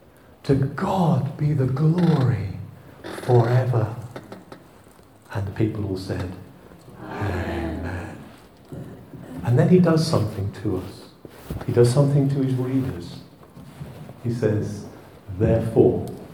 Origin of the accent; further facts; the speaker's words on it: Billericay, East of England, United Kingdom; It goes back to my youth. I grew up in Billericay in Essex, and Billericay was a hotbed of dissent.